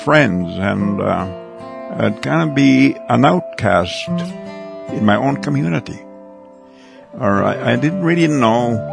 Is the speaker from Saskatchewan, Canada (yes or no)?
no; Goodfish Lake, Alberta, Canada; I'm from Goodfish Lake, Alberta, Canada. And I have been a Christian now for over 50 years.